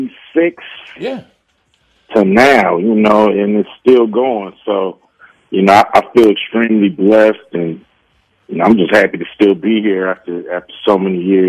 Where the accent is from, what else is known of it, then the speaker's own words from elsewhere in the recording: West Coast, United States; I mean, we're from the West Coast, so you just got to, you know, make it in rap.